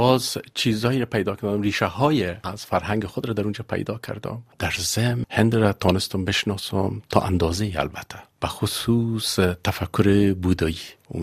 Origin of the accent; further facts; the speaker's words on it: Afghanistan; همیشه میخواستم که ما افغانان ادای دین کنم در برابر این دو مجسمه که برای ما واقعا نماینده هویت تاریخی زادگاهم بود.